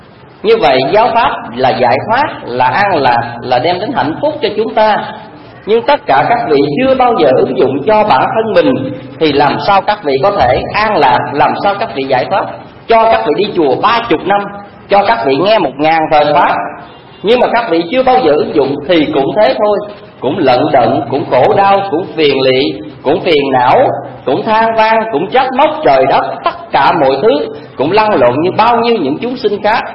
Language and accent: Vietnamese; Mekong Delta, Vietnam; Tôi là người dân miền Tây